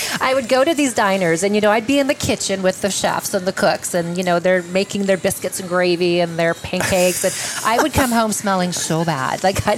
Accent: Vancouver, British Columbia, Canada; I am Canadian. I grew up in Vancouver, Canada, so and I'm very proud of that.

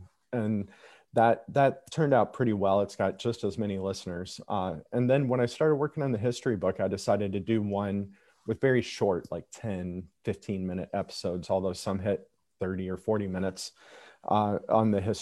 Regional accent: the South, United States; Growing up in the South, as an example, I got a very different rendition of history than I think if I'd have grown up in Los Angeles or New York today.

